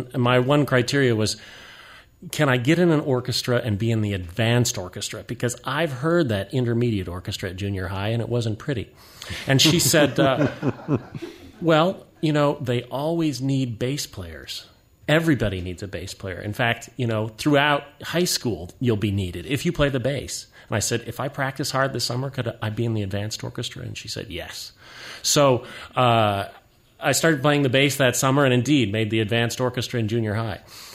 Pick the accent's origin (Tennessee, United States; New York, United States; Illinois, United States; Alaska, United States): Alaska, United States; Well, I grew up in Alaska, actually